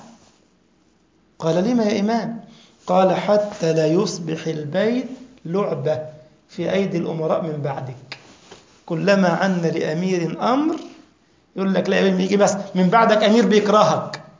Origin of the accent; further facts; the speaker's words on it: Egypt; كنت أضرب مثال كده زمان للإخوة عندنا في مصر